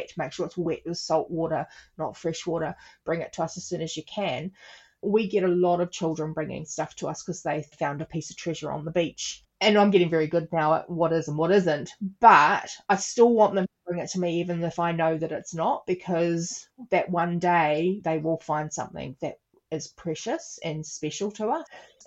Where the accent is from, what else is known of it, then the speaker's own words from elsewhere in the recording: New Zealand; growing up in Aotearoa, New Zealand, we didn't have that opportunity to learn our history.